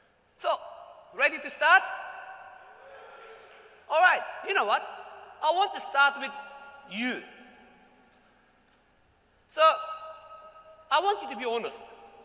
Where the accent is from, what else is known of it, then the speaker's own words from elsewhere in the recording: Australia; You know, I'm Australian. That's why the spelling was different.